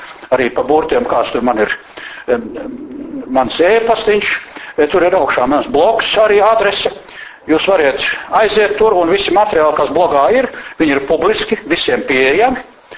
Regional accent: Valmiera, Valmiera Municipality, Latvia; also born or lived in Valka; es esmu Valmieras puika. Esmu Valmierā skola pabeidz, un 1960. Gadā, pagājušā gadsimtā, es atbraucu uz Rīgi

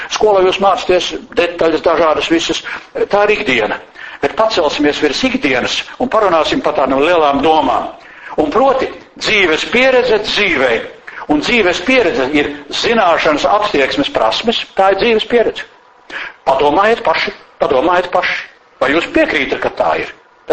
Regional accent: Valmiera, Valmiera Municipality, Latvia; also born or lived in Valka; es esmu Valmieras puika. Esmu Valmierā skola pabeidz, un 1960. Gadā, pagājušā gadsimtā, es atbraucu uz Rīgi

